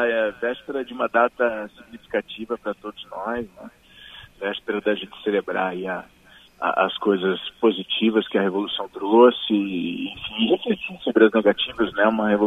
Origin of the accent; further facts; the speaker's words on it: Rio de Janeiro, Brazil; born there; Eu nasci no Rio, essa é a história.